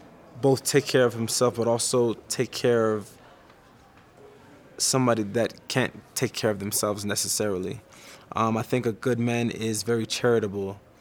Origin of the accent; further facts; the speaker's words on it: Miami, Florida, United States; You know, ice sports has never been a thing because I'm from Miami.